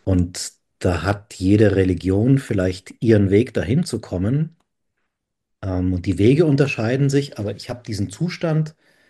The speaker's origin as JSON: {"language": "German", "town": "Munich", "region": "Bavaria", "country": "Germany", "tie": "born or raised there", "also_born_or_lived": "Rome", "moved": "yes", "said": "hier in München, wo ich aufgewachsen bin"}